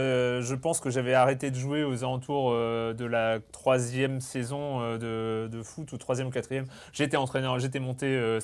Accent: Lorient, Brittany, France; Voilà, bon, c'est là où j'ai grandi.

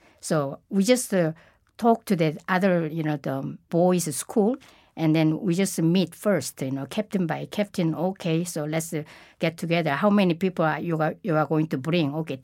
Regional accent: South Korea; born there; English is a second language; But I was born in Korea. So without the kimchi, I cannot survive.

